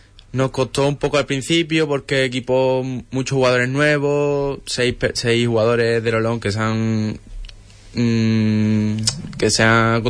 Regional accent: Punta Umbría, Andalusia, Spain; y al final está al lado de casa, es mi pueblo, digamos, Punta Umbría

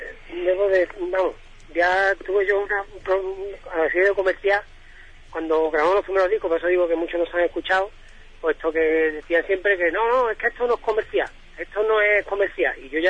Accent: Hinojos, Andalusia, Spain; soy también de Hinojo y soy de Huelva, uh-huh. Hinojo es de Huelva

